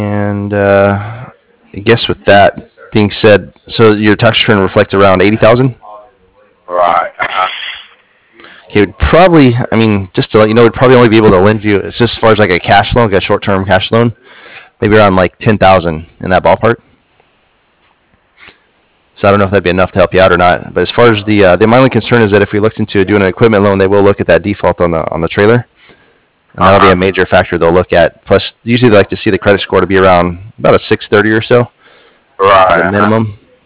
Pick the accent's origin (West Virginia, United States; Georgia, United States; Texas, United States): Texas, United States; I grew up near Lake Proctor, which is it's flooded obviously too, and it's a dammed lake